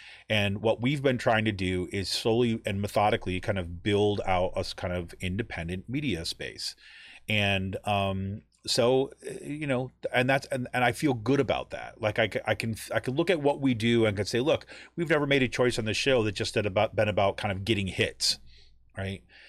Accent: Utica, New York, United States; Now, I'm from New York State, right? I'm not from New York City, right? I grew up in Utica, New York.

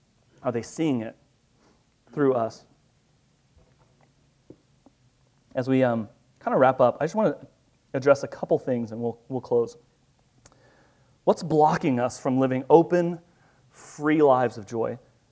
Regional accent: Kansas, United States; My mom, we grew up in Southwest Kansas where you had the dial telephone, right, and we had a CB.

